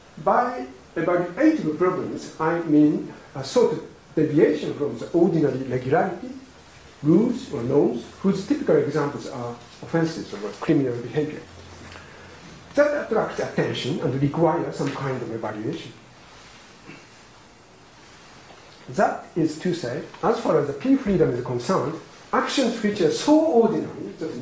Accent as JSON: {"language": "English", "country": "Japan", "first_language": "Japanese", "second_language": "English", "said": "So, to be honest, in Japanese language, my native tongue, there is no sharp distinction between indicative conditional and counterfactual or subjunctive conditionals."}